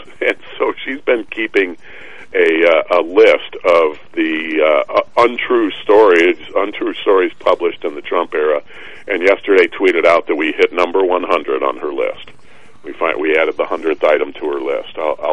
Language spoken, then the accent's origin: English; Mississippi, United States; we had the traditional, I'm from Mississippi, Thanksgiving dinner